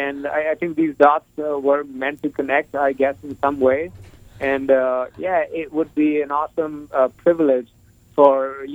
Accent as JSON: {"language": "English", "country": "India", "tie": "born or raised there", "also_born_or_lived": "Europe", "lives_now": "United States", "said": "I grew up in India. I've spent a bit more than a decade in the U.S. I've lived in Europe as well."}